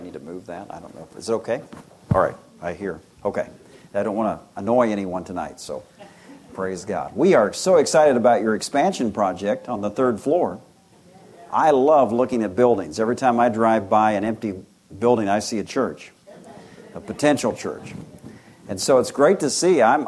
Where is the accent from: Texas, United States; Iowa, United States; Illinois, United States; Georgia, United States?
Iowa, United States; So I'm from Iowa.